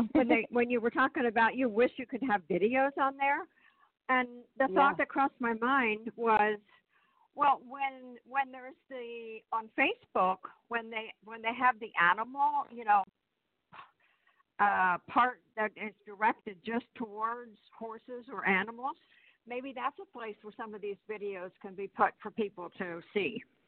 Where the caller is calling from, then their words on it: Pennsylvania, United States; I'm from Pennsylvania.